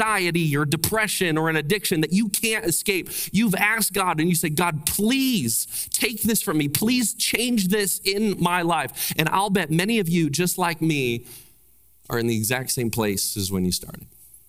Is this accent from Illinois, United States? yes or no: yes; Illinois, United States; also born or lived in Chicago; So we moved from Central Illinois to Chicago, Illinois.